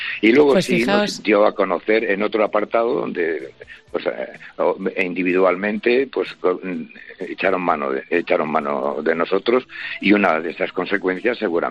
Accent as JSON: {"language": "Spanish", "town": "Madrid", "region": "Community of Madrid", "country": "Spain", "tie": "born or raised there", "said": "Yo siempre he dicho que soy, y lo seguiré diciendo hasta que me muera, que soy un aragonés que accidentalmente se crió en Madrid."}